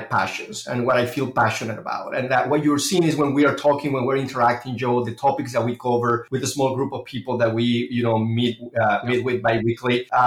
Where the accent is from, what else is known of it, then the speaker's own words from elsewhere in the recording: Mexico; English is a second language; now in United States; I am originally from Mexico.